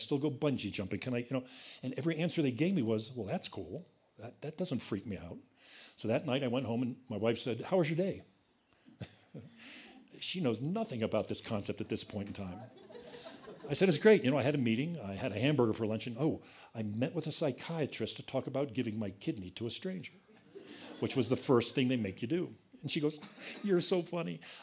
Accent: Virginia, United States; They're from Ethiopia. I'm from Virginia.

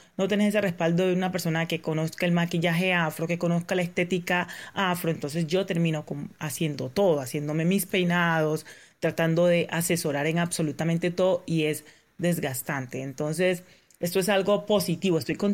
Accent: Colombia; por ejemplo, en mi país, o sea, como en el Colombia normal

